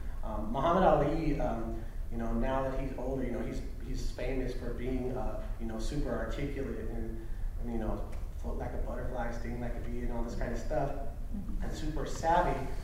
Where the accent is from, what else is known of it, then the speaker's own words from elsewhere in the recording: Los Angeles, California, United States; And mind you, I grew up in the Port of LA, so like shipping containers are like everywhere.